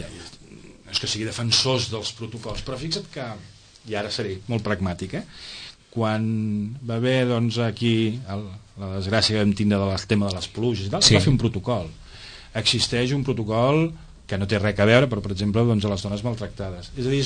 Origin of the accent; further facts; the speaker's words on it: Molins de Rei, Catalonia, Spain; now in Sitges, Spain; Fill de Molins de Rei, sí.